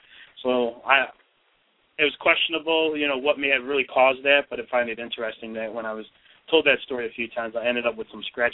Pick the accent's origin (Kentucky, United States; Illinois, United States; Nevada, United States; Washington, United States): Illinois, United States; Chicago; born there; and I was born in Chicago, and that story was well prevalent there. I was actually born in a predominantly Hispanic neighborhood.